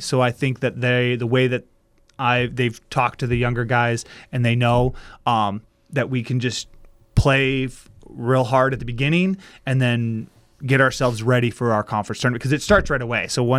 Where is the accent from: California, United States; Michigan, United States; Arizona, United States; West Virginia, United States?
Michigan, United States; Jackson; I'm from Jackson, Michigan.